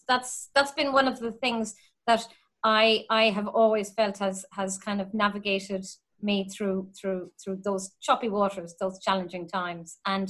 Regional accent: County Cork, Ireland; I grew up in West Cork, and my family now, we were in a village, but they've moved to Mizzenhead.

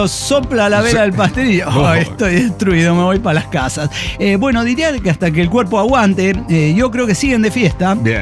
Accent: Mexico; La verdad que como mexicanos nos sentimos un poco dolidos.

